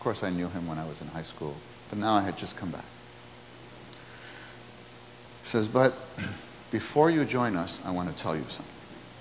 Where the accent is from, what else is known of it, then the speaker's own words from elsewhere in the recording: New York City, New York, United States; I grew up in New York City, and I came to the church life when I was 14.